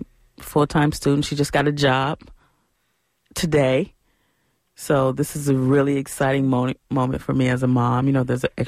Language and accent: English; Detroit, Michigan, United States; I'm not used to this because I'm from Detroit